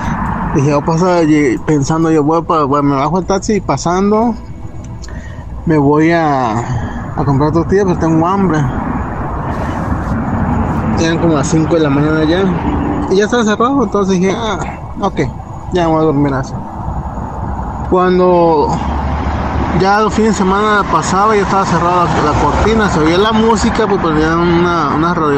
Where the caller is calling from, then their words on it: Las Vegas, Nevada, United States; de Las Vegas, ¿cómo están?